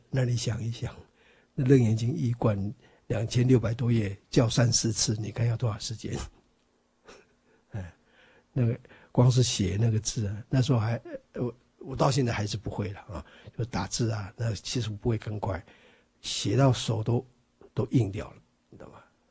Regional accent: Taiwan; 我们台湾话是说相当的水准

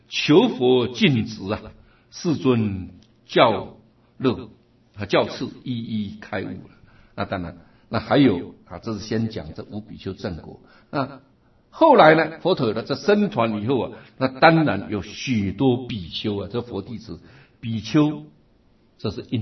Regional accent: China; 那我们中国人呢，听说这个贴夹都，哎呀，我们都觉得好像，对不对？我们小时候也是一样的啊。

